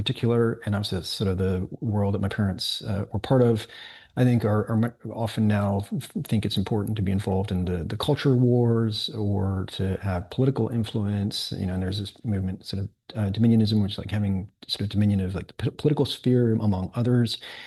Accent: Spain; And my wife's American, and but because I grew up in Spain, I want him to be bilingual.

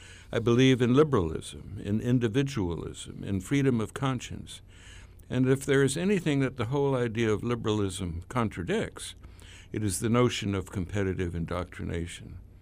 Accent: United States; As an American, I believe in generosity, in liberty, in the rights of man.

